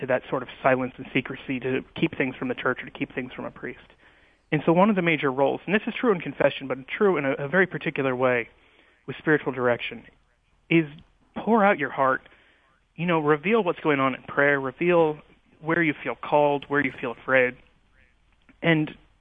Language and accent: English; Kansas City, Missouri, United States; also born or lived in Washington, D.C. / Northern Virginia; now in Kansas City, United States; I grew up in the Diocese of Kansas City, St. Joseph. I went to high school and college in Kansas City in Kansas, where I'm studying now. And then I moved out to Washington, D.C.